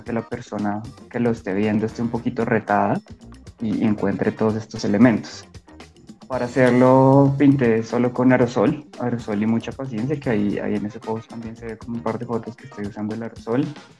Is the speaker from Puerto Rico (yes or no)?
no; Bogotá, Colombia; soy muralista, soy de Bogotá.